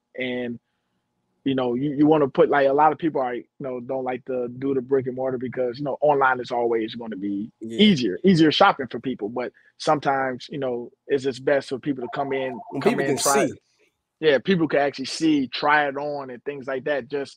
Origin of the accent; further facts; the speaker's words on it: Chicago, Illinois, United States; because we're from Southside Chicago.